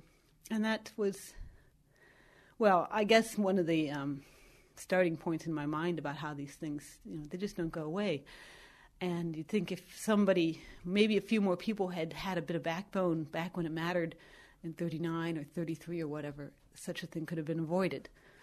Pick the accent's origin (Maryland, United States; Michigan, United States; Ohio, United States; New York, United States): Ohio, United States; Youngstown; From Northeast Ohio.